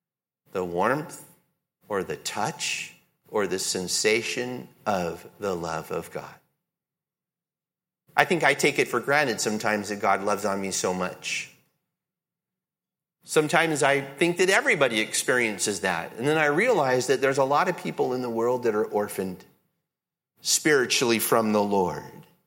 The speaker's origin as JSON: {"language": "English", "town": "Fort Worth", "region": "Texas", "country": "United States", "said": "You know, well, I'm from Fort Worth. That's where every good person is, right?"}